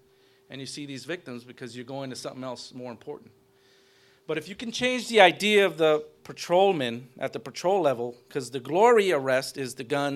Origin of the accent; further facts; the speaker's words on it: Brooklyn, New York, United States; Born and raised in Brooklyn, New York, family moved from Puerto Rico.